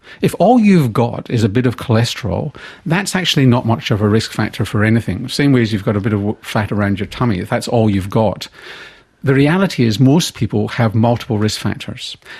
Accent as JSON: {"language": "English", "region": "Scotland", "country": "United Kingdom", "tie": "born or raised there", "said": "I grew up in Scotland. I grew up in a country with the highest coronary heart disease rate in the world, apart from parts of India."}